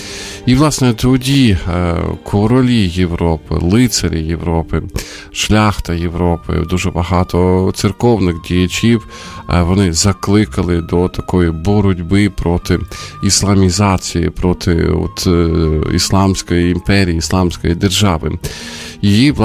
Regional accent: Sumy, Sumy Oblast, Ukraine; а в моєму рідному місті, в Сумах

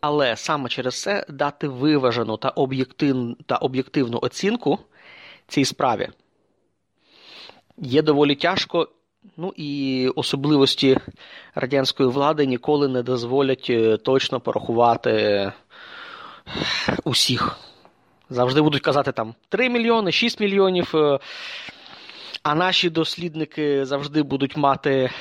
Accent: Kamianske, Dnipropetrovsk Oblast, Ukraine; Сам я родом з Кам'янського, в нас є непоганий краєзнавчий музей там.

